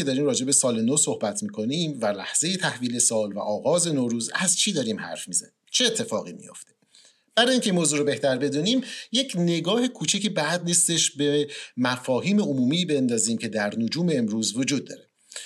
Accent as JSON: {"language": "Persian", "country": "Iran", "said": "همه ما ایرانی هستیم و این جشن رو جشن میگیریم."}